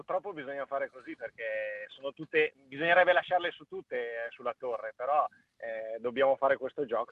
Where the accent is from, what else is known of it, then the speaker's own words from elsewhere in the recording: Milan, Lombardy, Italy; Io sono di Milano